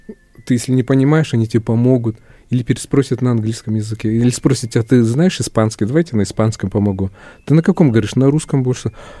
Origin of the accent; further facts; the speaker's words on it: Kazakhstan; хоть я сам родом с Казахстана и казах